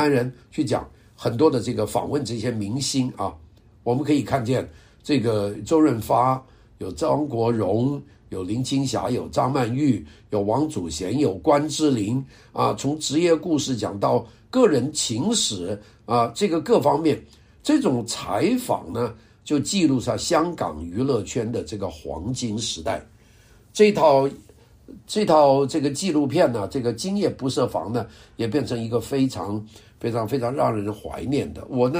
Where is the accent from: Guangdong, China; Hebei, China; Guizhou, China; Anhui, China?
Guangdong, China; 我们广东人叫合塞火车啊